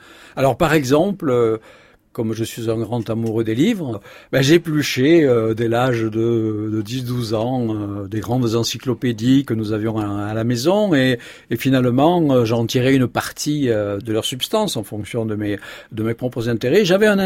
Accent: Cavaillon, Provence-Alpes-Côte d'Azur, France; accent: Provençal; vous l'entendez à mon accent provençal, je suis né dans le midi de la France, pied du Luberon, alors précisément la petite ville de Cavaillon. Je vivais à la campagne

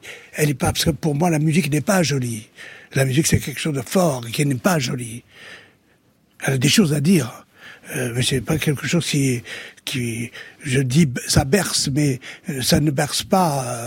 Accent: Algiers, Algiers Province, Algeria; Et quand je suis parti d'Alger, je suis parti avec le parc. Je l'ai amené avec moi, dans ma tête, dans mes poches, partout.

